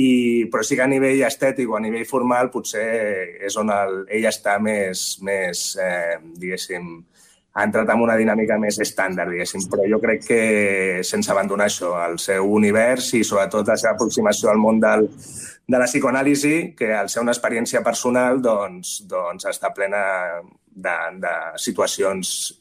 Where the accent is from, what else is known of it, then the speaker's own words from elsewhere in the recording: El Prat de Llobregat, Catalonia, Spain; Ja som del Prat els dos